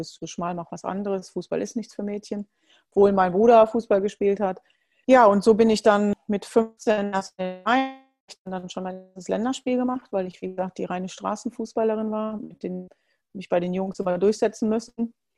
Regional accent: Germany; die Bundestrainerin in Deutschland, bin zurück in meine Heimat, bin dort angekommen, wo ich lange für gespielt habe

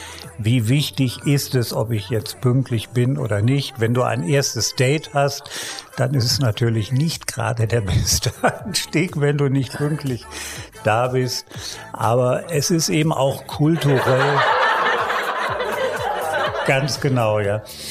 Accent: Germany; Ja, gerade ich komme ja aus Deutschland, da ist alles durchgepackt, durchgetaktet.

